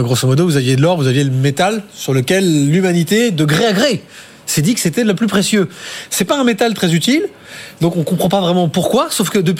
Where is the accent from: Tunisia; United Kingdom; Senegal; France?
France; Bordeaux, Nouvelle-Aquitaine